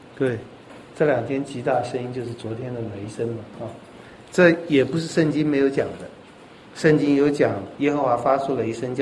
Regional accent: Taiwan; 尤其我们台湾人很喜欢凑热闹赶时髦

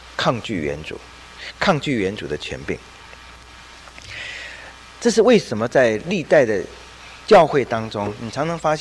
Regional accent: China; 我们中国人有一句俗语叫相濡以沫

